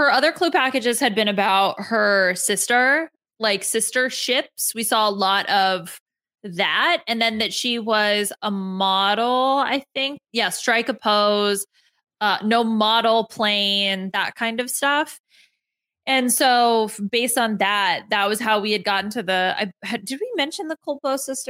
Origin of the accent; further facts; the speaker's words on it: Northeast, United States; I'm from the Northeast, from America, in the Northeast of America.